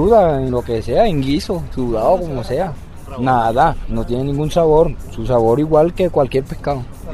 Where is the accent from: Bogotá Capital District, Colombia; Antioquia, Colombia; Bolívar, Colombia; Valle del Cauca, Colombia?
Bolívar, Colombia; Cartagena; Yo soy de Cartagena.